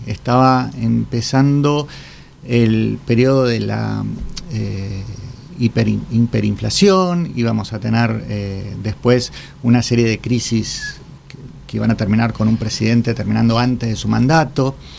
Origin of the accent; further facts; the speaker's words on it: Córdoba, Argentina; yo soy cordobés, nací en Córdoba.